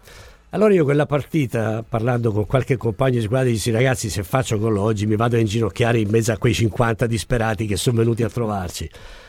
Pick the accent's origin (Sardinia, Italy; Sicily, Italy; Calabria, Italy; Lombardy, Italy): Calabria, Italy; perché da buon calabrese